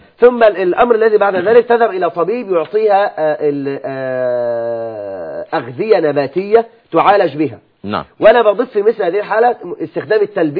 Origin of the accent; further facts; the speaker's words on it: Egypt; طب ده مش موجود يعني في حال اضطرار عندنا في مصر